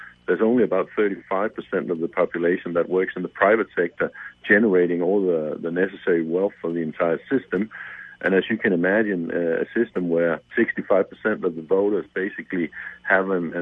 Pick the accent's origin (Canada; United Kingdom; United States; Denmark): Denmark; Scandinavian social welfare states, where I come from Denmark